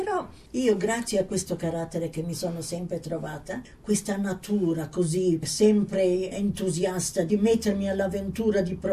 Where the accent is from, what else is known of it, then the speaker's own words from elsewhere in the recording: La Spezia, Liguria, Italy; moved away as an adult; io sono partita da Genova, perché la mia città nativa è La Spezia. Allora, ventenne, tutta la mia famiglia giù al molo, con i fazzoletti che piangeva.